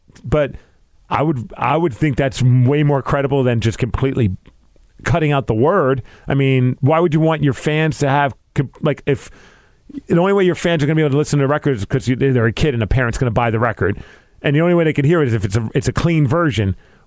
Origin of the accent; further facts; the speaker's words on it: Brooklyn, New York, United States; just a whole different way than when I grew up in Brooklyn and the way that people would dress.